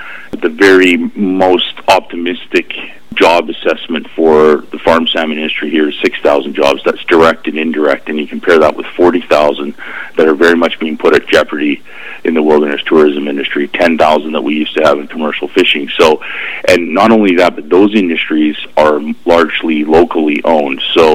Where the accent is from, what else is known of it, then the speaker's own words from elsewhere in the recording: Campbell River, British Columbia, Canada; like my hometown of Campbell River, where I grew up